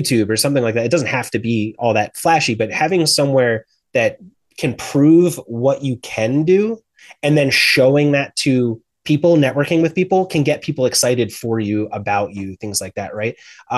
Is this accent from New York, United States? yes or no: no; New Jersey, United States; I was from Southern New Jersey originally. There's no tech work there.